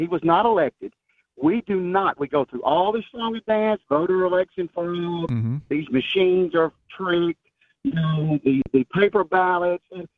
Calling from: Brandon, Mississippi, United States; I'm calling from Brandon, Mississippi.

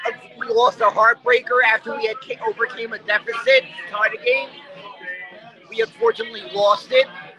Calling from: Queens, New York, United States; I'm here from Donovan's Pub in the Woodside area, Queens, New York.

